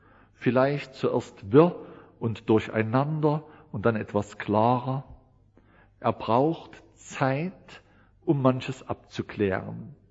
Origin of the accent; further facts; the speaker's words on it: Thuringia, Germany; Ich bin Thüringer, ist unübertroffen, können Sie mit Spätzle nicht mithalten.